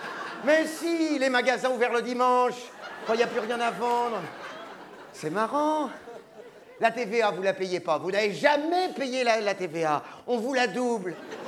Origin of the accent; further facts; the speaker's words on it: France; Chez nous, en France, au gouvernement, ils sont tous de la gauche flottante.